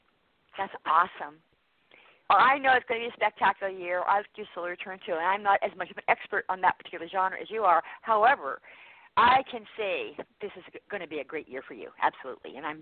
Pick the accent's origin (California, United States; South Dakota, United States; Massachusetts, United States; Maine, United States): Massachusetts, United States; And being born and raised in New England, in Massachusetts, you know, I used to love the winter when I was a kid.